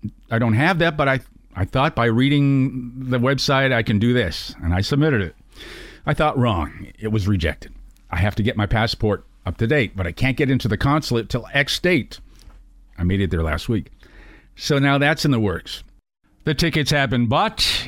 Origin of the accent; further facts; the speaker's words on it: Boston, Massachusetts, United States; born there; I wasn't even born in Florida. I was born in Boston.